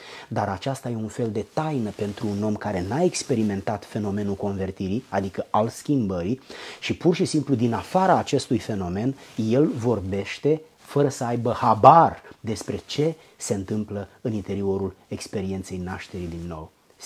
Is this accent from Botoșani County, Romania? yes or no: no; Giurgiu, Giurgiu County, Romania; În satul meu, pentru 21 de ani, în orașul meu Giurgiu, n-am știut că există biserici de pocăiți. Eu am crezut că toată România este ortodoxă.